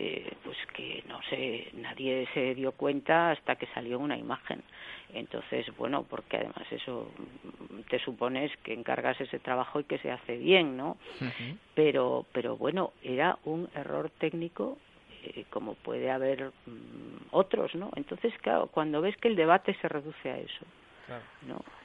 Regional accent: Galicia, Spain; somos gallegos, estamos aquí

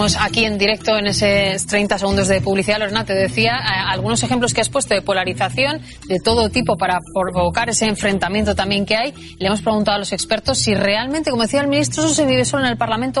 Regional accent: Spain; de todos los que somos españoles.

